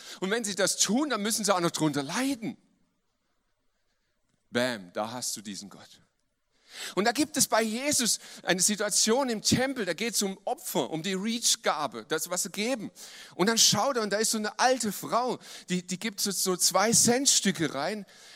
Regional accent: Lüdenscheid, North Rhine-Westphalia, Germany; born there; Ich bin geboren in Lüdenscheid. Lüdenscheid ist so in der Nähe von Dortmund, so ganz grob.

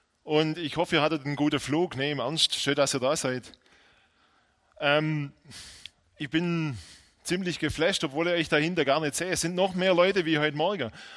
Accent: Dettingen an der Erms, Baden-Württemberg, Germany; ich komme aus Dettinger-Urms. Dettinger-Urms, wenn ihr das mal kurz in Map anschaut, ist eigentlich Mitte in der Region Neckaralb. Dettinger-Urms, ein Ort mit 10.000 Einwohnern, 9.000 Einwohnern und dort bin ich eigentlich seit Generationen zu Hause

